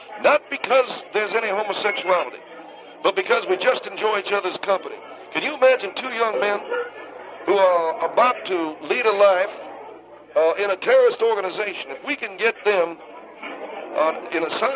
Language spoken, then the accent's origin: English; West Virginia, United States; accent: West Virginia; Well, that's my West Virginia accent, I guess.